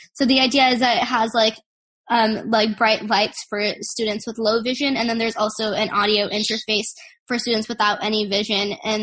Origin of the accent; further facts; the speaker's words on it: California, United States; I think that for me, a big part of it was growing up in Silicon Valley. I've always been surrounded with technology and entrepreneurship and all of this my whole life.